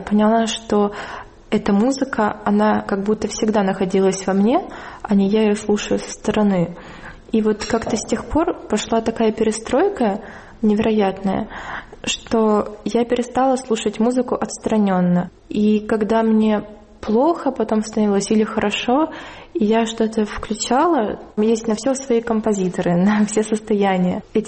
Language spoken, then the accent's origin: Russian; Kharkiv, Kharkiv Oblast, Ukraine; Выросла в Харькове, где по сравнению с Москвой, где потом я училась 4 года, было очень тихо и очень просторно, несмотря на то, что Харьков меньше Москвы.